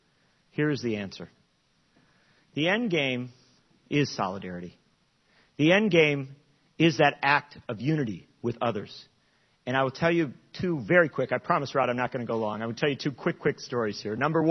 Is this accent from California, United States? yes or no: no; Madison, Wisconsin, United States; the teachers of Madison, my hometown, my 7-year-old's first grade teacher, walked off the job